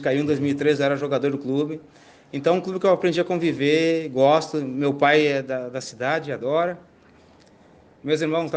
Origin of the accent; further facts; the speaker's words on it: São Luís, Maranhão, Brazil; moved away as an adult; Voltar para minha casa, trabalhar perto da minha família. E me sinto até emocionado, porque eu saí de São Luís em 2006